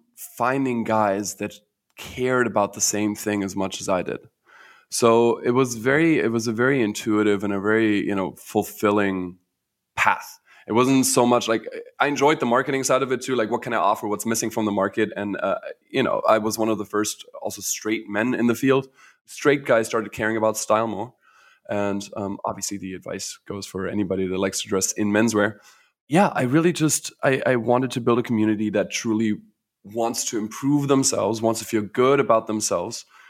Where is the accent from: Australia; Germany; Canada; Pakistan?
Germany; moved away as an adult; now in United States; Born and raised in Germany, actually. So I hail from a long ways away. I moved here for FIT.